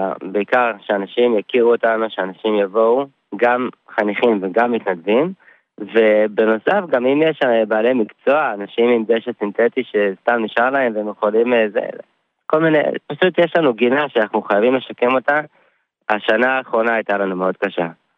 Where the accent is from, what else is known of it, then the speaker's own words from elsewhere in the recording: Kfar Adumim, Judea and Samaria, Israel; מכפר אדומים.